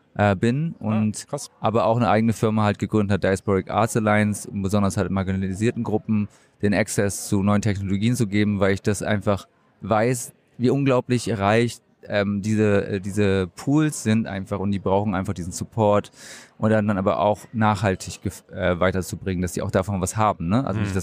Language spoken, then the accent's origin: German; Bremen, Germany; Ich bin Bremer. Ah ja. Genau, ich komme aus Bremen, aus der Hansestadt.